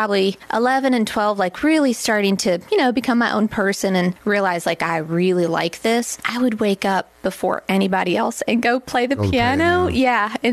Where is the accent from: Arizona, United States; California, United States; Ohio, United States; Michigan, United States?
Ohio, United States; Toledo; also born or lived in North Carolina / Brussels, Belgium; I was born in North Carolina. I think when I was about 3, we moved to Toledo, Ohio for my dad to go to law school at around age 40, which is how old I am now.